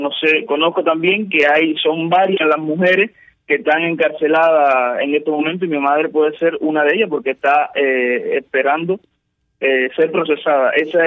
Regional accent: Cuba; Todos somos cubanos

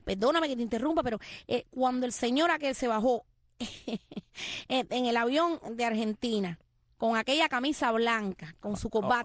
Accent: Cuba; Bueno, en el caso mío, que soy cubana, claro.

